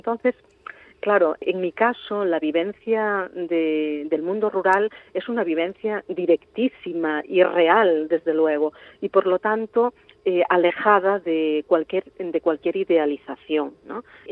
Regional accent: Galicia, Spain; first language Galician; Spanish is a second language; mi lengua materna es el gallego y, por lo tanto, es mi lengua de creación, de pensamiento, es en la que vivo y la lengua en la que sueño y en la que estoy criando a mi hija.

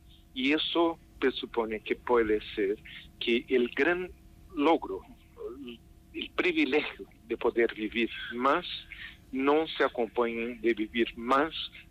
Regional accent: Brazil; Yo como brasileño lo puedo decir, es un horror en realidad lo que se pasa

